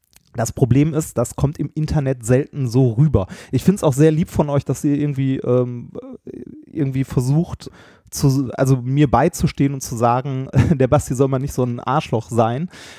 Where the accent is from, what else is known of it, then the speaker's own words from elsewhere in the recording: North Rhine-Westphalia, Germany; Wir kommen aus dem Pott